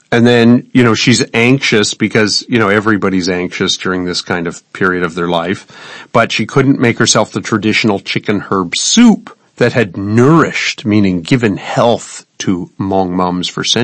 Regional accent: Mount Forest, Ontario, Canada; You know, I actually returned from Taipei to my hometown of Mount Forest during kind of a Chinese New Year a couple of years ago. And normally in Canada at that time of year, there's a lot of snow.

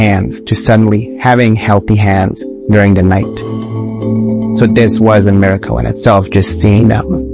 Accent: Switzerland; English is a second language; I'm 29 years old. I am from Switzerland

